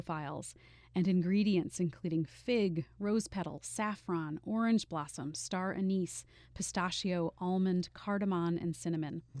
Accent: Massachusetts, United States; So I know I grew up hearing that, and I grew up in Massachusetts

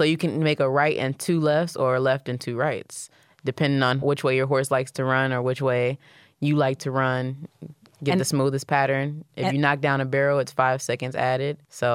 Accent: Detroit, Michigan, United States; But actually, being in Detroit has taught me a lot. And growing up in Detroit, we didn't have many options as to what to do.

